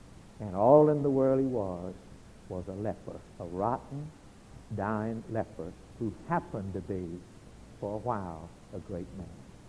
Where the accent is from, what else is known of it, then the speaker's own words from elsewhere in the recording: Alabama, United States; I'm from Alabama, and I heard years ago about, and read about some of the revivals